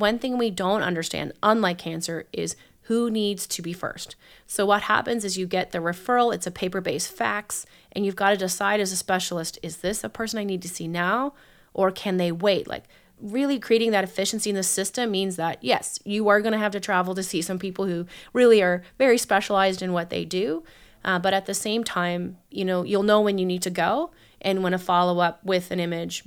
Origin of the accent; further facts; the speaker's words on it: St. John's, Newfoundland and Labrador, Canada; I grew up in St. John's, mm-hmm. Went to school there and spent my time in undergrad and med school at Memorial, and then went on to Toronto to finish my plastic surgery residency